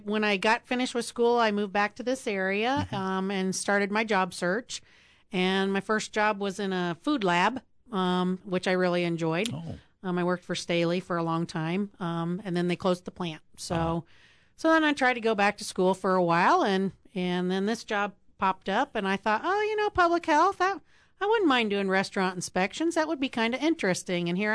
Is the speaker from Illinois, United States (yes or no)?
yes; Monmouth, Illinois, United States; and raised in Monmouth, and went to school at Bradley.